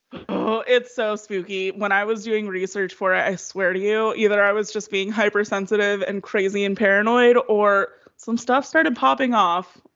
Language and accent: English; Waterford, Michigan, United States; Oh, I was from Waterford.